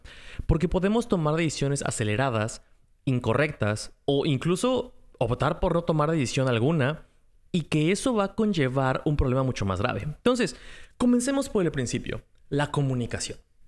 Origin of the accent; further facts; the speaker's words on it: Mexico; now in United States; yo vivo en Estados Unidos y soy de México, entonces este tema para mí es como que una afectación doble